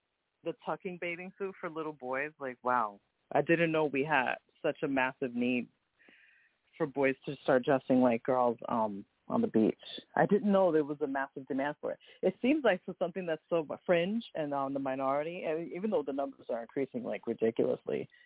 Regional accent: New York City, New York, United States; But that's definitely a low time in my life here as a New Yorker.

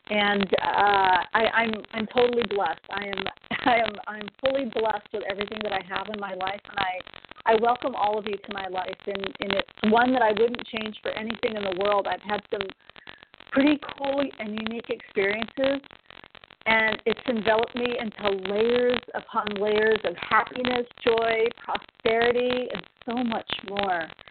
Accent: Texas, United States; I'm originally from Texas. I am the only girl in a family of men. I have five older brothers. I'm from a very traditional Hispanic family

